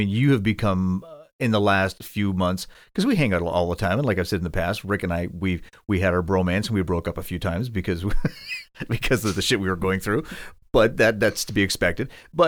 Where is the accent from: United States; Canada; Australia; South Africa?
Canada; Well, so I'm originally from Canada.